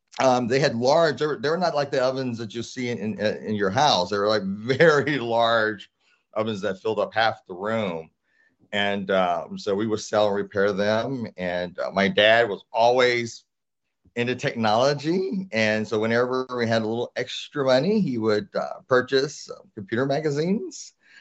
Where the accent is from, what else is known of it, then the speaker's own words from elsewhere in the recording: St. Louis, Missouri, United States; now in Texas, United States; So I am from St. Louis. I'm from the Midwest. So used to the cold. I'm in Texas right now. So it's a fairly cold, but it's still not to the level of where I'm from in St. Louis.